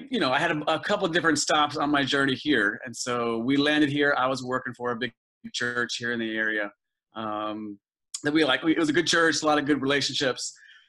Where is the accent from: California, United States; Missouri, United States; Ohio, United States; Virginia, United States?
Virginia, United States; I'm originally from the South. I'm from Virginia.